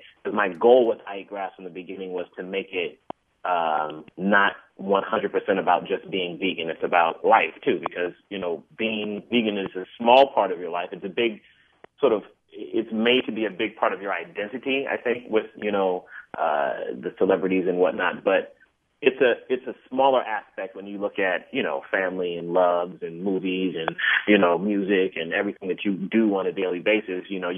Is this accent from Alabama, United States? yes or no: no; Tacoma, Washington, United States; I grew up in Tacoma, Washington, Pacific Northwest.